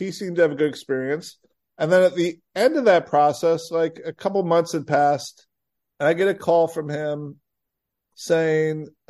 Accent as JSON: {"language": "English", "town": "Rockford", "region": "Illinois", "country": "United States", "tie": "born or raised there", "said": "I grew up in Rockford, Illinois."}